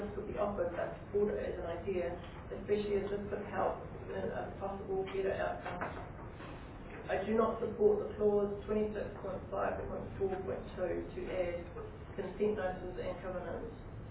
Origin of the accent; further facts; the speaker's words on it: Invercargill, Southland, New Zealand; I'm originally from Invercargill and have holidayed in the district for 44 years. I have been permanently living in the district for the last 15 years.